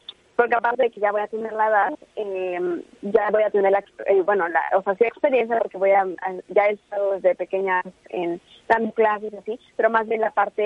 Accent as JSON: {"language": "Spanish", "country": "Mexico", "said": "venir a México y aplicar todo lo que aprendí aquí en mi país"}